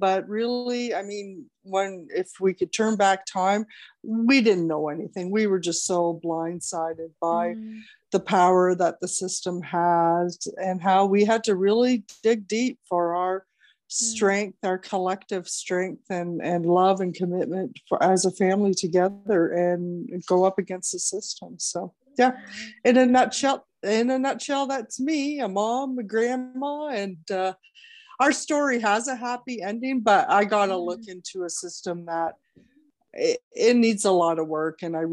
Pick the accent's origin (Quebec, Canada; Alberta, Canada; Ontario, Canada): Ontario, Canada; and I grew up in one of our eastern provinces, the province of Ontario. I'm Canadian, so I grew up in Ontario. And when I went through Catholic school, of course, being Italian, and a good high school and university in Toronto. And after I graduated, I moved out west, and I'm still out west.